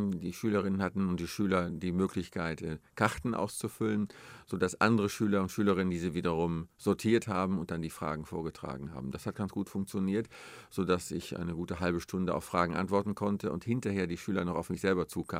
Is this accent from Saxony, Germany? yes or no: no; North Rhine-Westphalia, Germany; ich bin Westfale